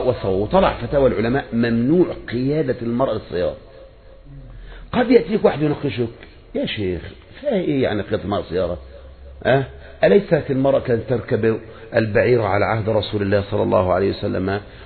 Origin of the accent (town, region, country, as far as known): Egypt